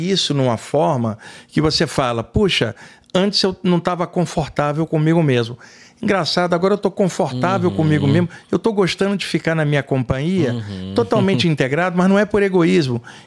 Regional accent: Rio de Janeiro, Brazil; now in São Paulo, Brazil; lá no Rio de Janeiro, onde eu cresci, isso é chamado seca pimenteira. Aqui em São Paulo é dedo cinza.

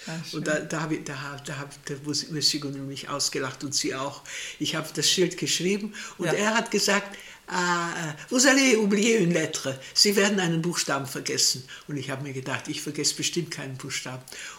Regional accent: Germany; Da habe ich gesagt, nein, ich bin Deutsche.

